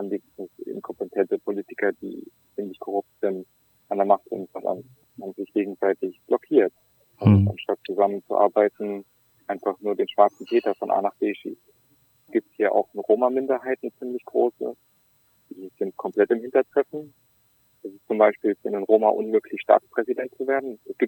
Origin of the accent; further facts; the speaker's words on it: Bosnia & Herzegovina; now in Germany; Mein Freiwilligendienst sieht natürlich vor, dass ich zurückkomme und mein Erfahrenes in meiner Heimatgemeinde trage und da teile. Das wird auch ziemlich harsch durchgesetzt für Leute, die aus Bosnien in Deutschland einen Freiwilligendienst machen.